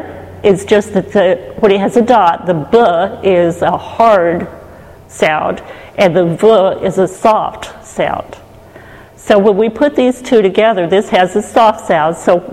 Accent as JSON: {"language": "English", "region": "Texas", "country": "United States", "said": "But us Texans, they give us a little freedom in Israel to say Adonai. They know we're from Texas or south somewhere."}